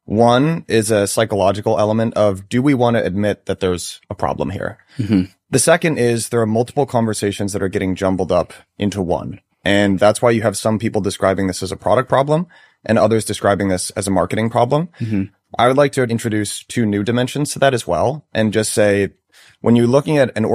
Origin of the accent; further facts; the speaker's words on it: United States; I love America. I grew up in America.